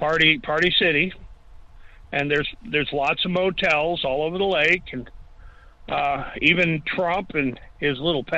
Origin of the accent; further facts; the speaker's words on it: Lake George, New York, United States; But I grew up on Harris Bay at Lake George, New York.